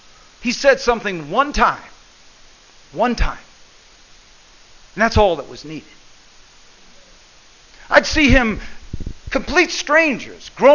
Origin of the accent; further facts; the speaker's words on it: United States; I love America. I thank God I'm an American. I wouldn't want to be born or live anyplace else.